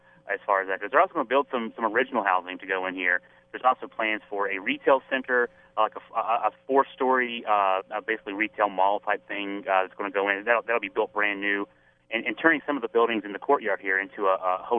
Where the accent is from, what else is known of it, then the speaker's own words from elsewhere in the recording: Staunton, Virginia, United States; I grew up in the Stanton area, and to see what to see what's happened, you know, from 20 years ago when I was in high school to now.